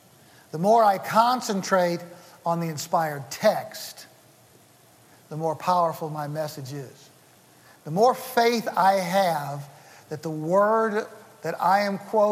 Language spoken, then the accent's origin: English; St. Louis, Missouri, United States; I remember I was at visiting my hometown is the city of St. Louis, which is in the Midwestern part of the United States